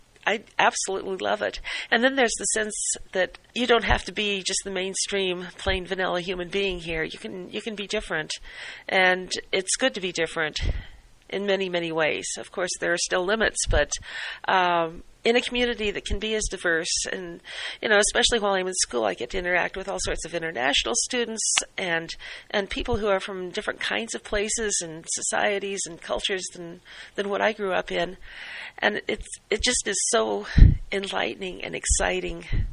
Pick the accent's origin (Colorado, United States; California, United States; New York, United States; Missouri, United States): Colorado, United States; moved away as an adult; also born or lived in Florida; I'm from Colorado originally. I grew up in Colorado, and the day I graduated from high school, my family moved to Florida.